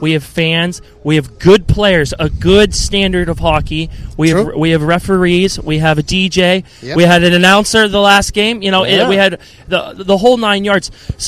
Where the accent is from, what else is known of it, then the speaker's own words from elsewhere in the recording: Pittsburgh, Pennsylvania, United States; My hometown Pittsburgh Penguins defeated the Arizona Coyotes.